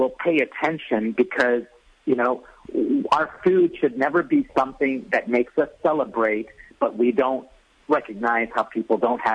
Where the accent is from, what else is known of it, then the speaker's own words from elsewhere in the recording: Philippines; I can't wait for karaoke night, being Filipino.